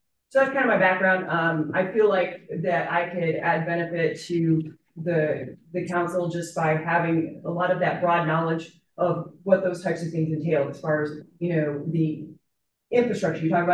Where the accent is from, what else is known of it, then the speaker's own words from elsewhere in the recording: Iowa City, Iowa, United States; I was born and raised in Iowa City, and I ended up here